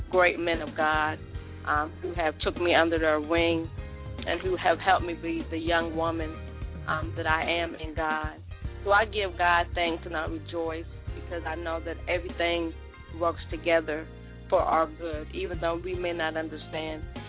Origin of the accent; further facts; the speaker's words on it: Delaware, United States; I'm from Delaware, and that's where all of my family's from. And when I made the step to move to Georgia, he did start to call more.